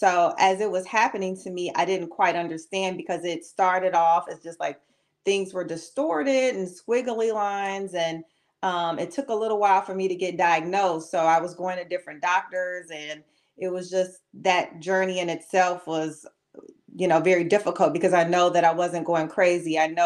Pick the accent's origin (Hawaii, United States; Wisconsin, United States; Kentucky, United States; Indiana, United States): Indiana, United States; Gary; moved away as an adult; now in Houston, United States; I'm from Gary, Indiana, born and raised. I now live in Houston, Texas. I've been here about 12 years.